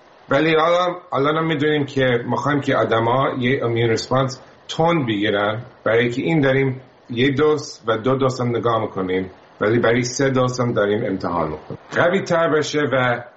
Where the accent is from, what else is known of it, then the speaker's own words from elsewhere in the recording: United States; همه بیشتر خانواده‌ام اینجا هستن تو آمریکا، ولی همیشه زندگیم بزرگ شدم هم آمریکایی هم ایرانی.